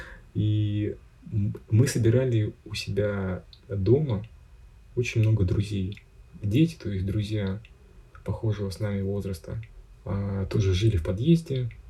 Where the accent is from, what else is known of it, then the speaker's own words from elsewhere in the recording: Kyzyl, Tuva, Russia; born there; now in Moscow, Russia; Я родился в Кызыле, но мои родители из Тотчи. Ну, то есть, мамина вся линия. Линия отца, она из Эрзина и Самогалтая.